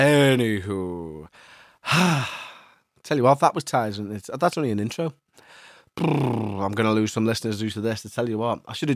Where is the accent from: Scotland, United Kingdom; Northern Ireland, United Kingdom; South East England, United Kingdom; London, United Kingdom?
London, United Kingdom; Hendon; now in Canberra, Australia; I grew up in Hendon, North London, in the 70s and 80s, in a very haunted house.